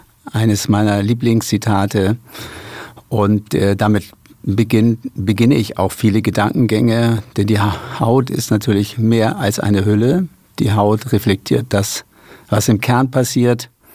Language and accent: German; Lower Saxony, Germany; ich bin auf dem Lande aufgewachsen in der Lüneburger Heide